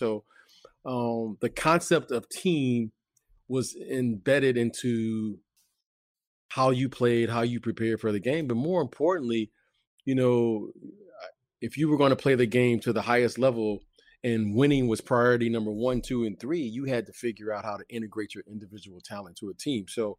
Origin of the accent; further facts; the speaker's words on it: Detroit, Michigan, United States; But for us growing up in Detroit, that was always a thing, and that's why we followed Magic.